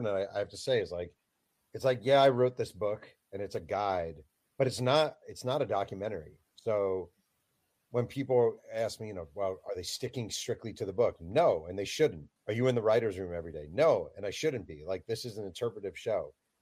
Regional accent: New York City, New York, United States; growing up in New York, when you'd see the Lakers on TV

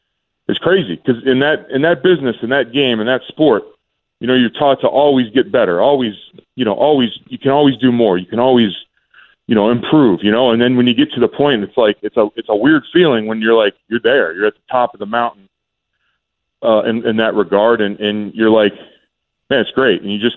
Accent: Florida, United States; Myself, I was from Florida.

